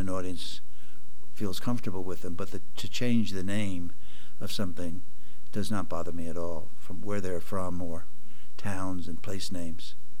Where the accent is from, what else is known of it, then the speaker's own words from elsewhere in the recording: United States; it's very exciting for me as an American playwright to come to England